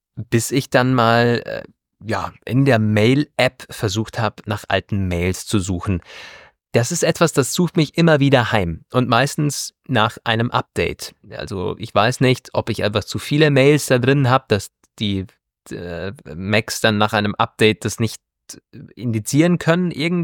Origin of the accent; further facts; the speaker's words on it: Germany; Also es hat mich noch eingeschneit am Bodensee. Ihr könnt euch erinnern, die letzte Folge ja noch in meiner alten Heimat aufgenommen.